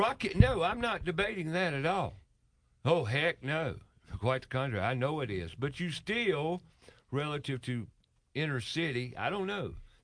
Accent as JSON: {"language": "English", "town": "Charlotte", "region": "North Carolina", "country": "United States", "tie": "born or raised there", "said": "I was born and raised in Charlotte, too, back in 1952."}